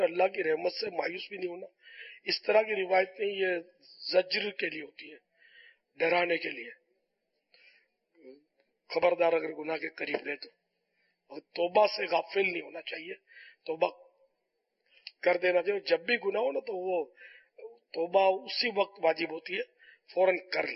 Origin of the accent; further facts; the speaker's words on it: Sindh, Pakistan; accent: Sindhi; لہجا تو میں سندھی ہوں.